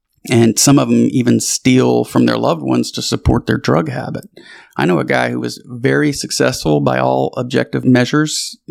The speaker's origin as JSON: {"language": "English", "region": "Louisiana", "country": "United States", "tie": "born or raised there", "also_born_or_lived": "Houston", "said": "where I grew up in Louisiana, we refer to our friends' parents as Miss or Mr., and then first name. And then when I got to Houston, my friends' parents were referred to by their first name"}